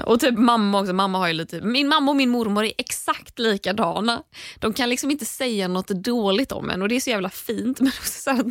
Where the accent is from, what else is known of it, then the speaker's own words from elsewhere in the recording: Gothenburg, Västra Götaland County, Sweden; accent: Gothenburg; För att jag är ju från Göteborg.